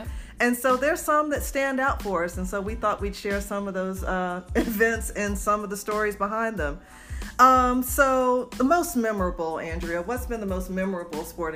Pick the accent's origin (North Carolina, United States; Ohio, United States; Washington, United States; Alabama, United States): Alabama, United States; Birmingham; So I grew up in Birmingham